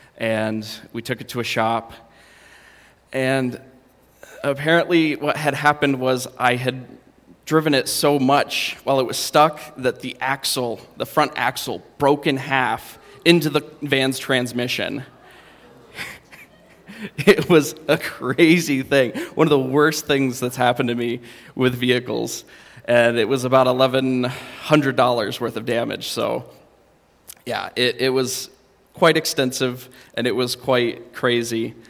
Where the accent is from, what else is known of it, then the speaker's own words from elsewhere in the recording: New York, United States; but I got stuck, and I, you know, as a New Yorker, I did everything I could to get it unstuck.